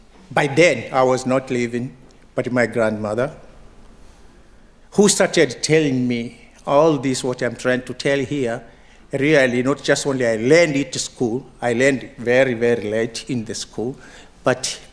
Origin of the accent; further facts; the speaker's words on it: Kilimanjaro, Tanzania; I'm from Kilimanjaro, under the slopes of Kilimanjaro.